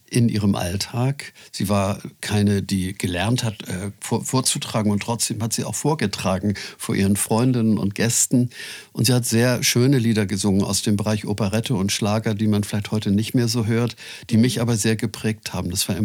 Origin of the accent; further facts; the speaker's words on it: Hamburg, Germany; Als Kind Alster, denn ich bin in Winterhude aufgewachsen.